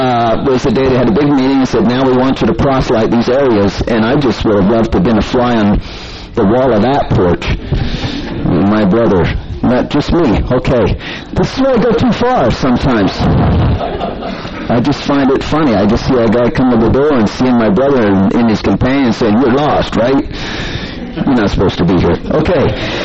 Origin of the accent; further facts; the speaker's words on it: Utah, United States; the moment they find out, they see in my bio, I'm from Utah, it just comes.